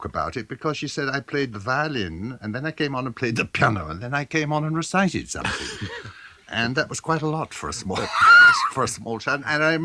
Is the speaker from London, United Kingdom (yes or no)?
yes; London, United Kingdom; born there; Yes, I was born in London.